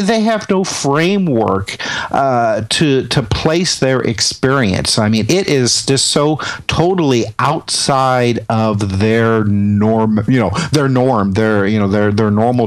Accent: Indiana, United States; I mean, I was more interested in, growing up in Indiana, you know, I mean, as a race capital of the country.

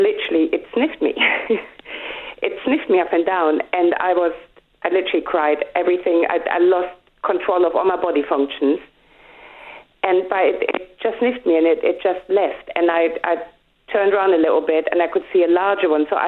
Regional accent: Germany; English is a second language; I've got a Danish dad and a German mom, and I grew up in Germany.

